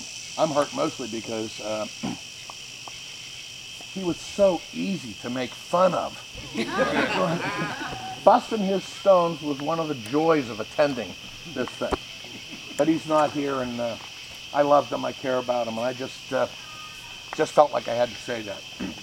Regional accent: Upper St. Clair, Pennsylvania, United States; Look, I'm from Upper St. Clair, and this is where polyester has never been to Upper St. Clair.

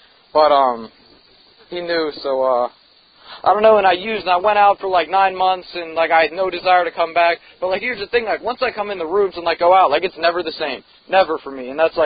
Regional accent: Wexford, Pennsylvania, United States; I went to this outpatient facility in the North Hills. I'm from Wexford, Pennsylvania.

